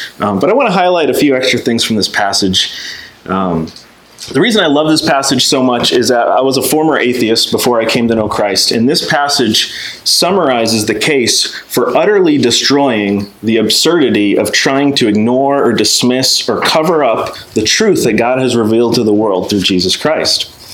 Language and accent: English; Osceola, United States; And we're from Osceola. She goes to school up there in Osceola.